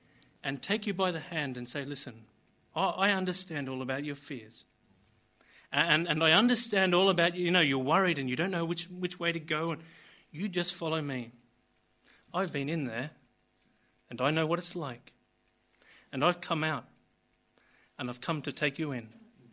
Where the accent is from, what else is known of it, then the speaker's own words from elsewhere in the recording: Australia; And you see, as an Australian, I think all our chances were blown when our Prime Minister went there and put his arm around the Queen.